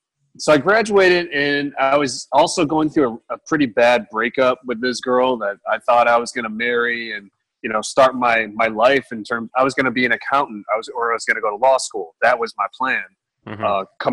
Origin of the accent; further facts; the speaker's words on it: Chicago, Illinois, United States; I grew up in Chicago. So, I mean, that's a very sports heavy town. And I grew up in the 90s, so that's, you know, the Michael Jordan, you know, era.